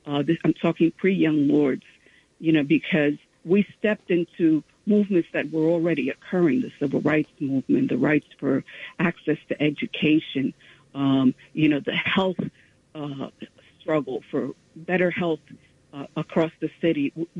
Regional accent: United States; We were the first large generation born and raised in the United States.

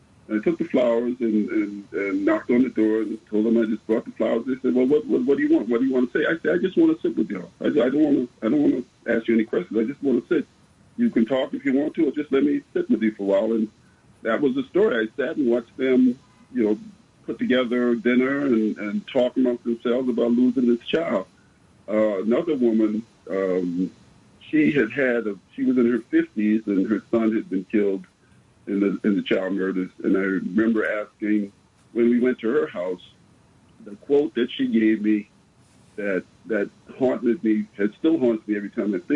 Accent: the South, United States; the first time I lived in Chicago, and I was a Southern boy. When I moved up there, my first wife and I moved up there from Atlanta.

